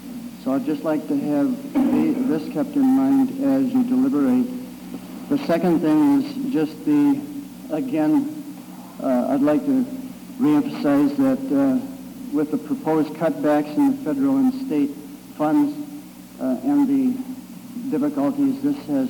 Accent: Walker, Minnesota, United States; from Cass County, Minnesota.

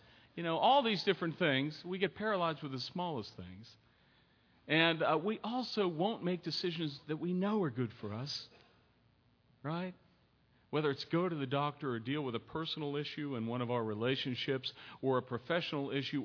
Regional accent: Pittsburgh, Pennsylvania, United States; I'm originally from Pittsburgh. And so, you know, if I meet someone from Pittsburgh, either at the church or somewhere else, I'll probably look to make a connection, especially if from the same part.

